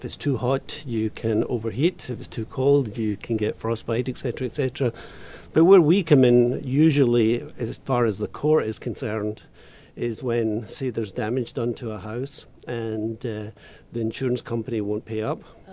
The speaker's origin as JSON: {"language": "English", "region": "Scotland", "country": "United Kingdom", "lives_now": "Utah, United States", "said": "I'm originally from Scotland, as you can tell from my accent. I've been at Utah State now for about 18 years."}